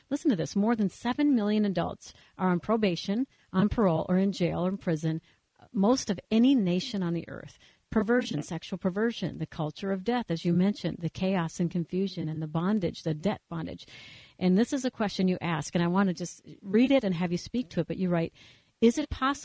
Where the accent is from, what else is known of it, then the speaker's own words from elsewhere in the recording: Minnesota, United States; I mean, I'm from Minnesota. We broadcast out of Minnesota.